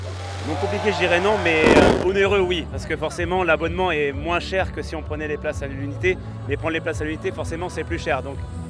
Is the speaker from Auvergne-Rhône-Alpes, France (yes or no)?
no; Brittany, France; Alors nous, personnellement, on vient de Bretagne. Nous étions à côté de Rennes, de Fougères.